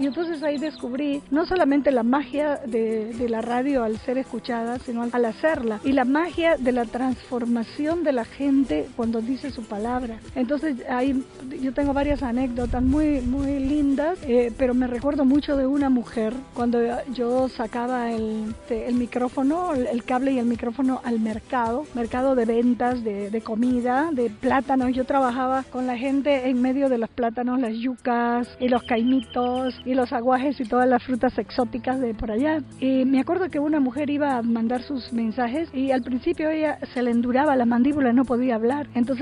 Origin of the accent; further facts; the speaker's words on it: Amazon, Peru; now in Mexico; ya había un locutor en mi pueblo, porque yo soy de un pueblo de la Amazonía peruana